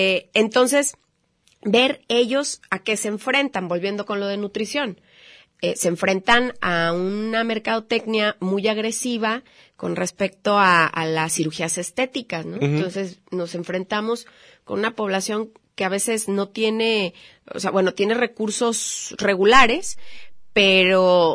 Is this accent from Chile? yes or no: no; Mexico; nosotros como mexicanos somos una mezcla.